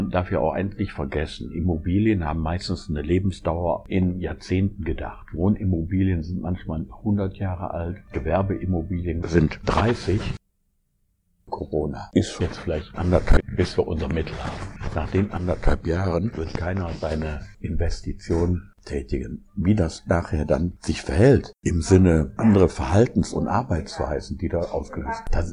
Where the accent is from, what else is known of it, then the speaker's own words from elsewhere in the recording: Essen, North Rhine-Westphalia, Germany; Manche Städte, ich komme aus Essen, die hieß immer Essen die Einkaufsstadt.